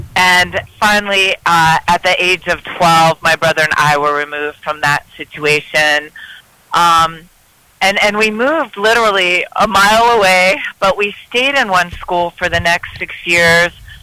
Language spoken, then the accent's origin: English; Youngstown, Ohio, United States; I'm definitely an Ohio girl. I grew up in Youngstown, Ohio.